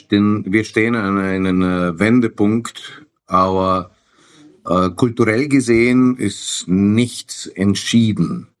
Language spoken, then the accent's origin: German; Chile; Also als Chilene würde ich sagen, ja natürlich kommt's her.